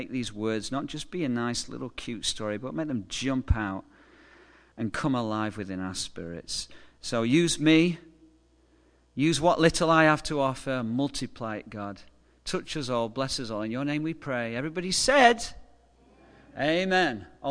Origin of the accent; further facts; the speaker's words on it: England, United Kingdom; I'm from England, forgive me.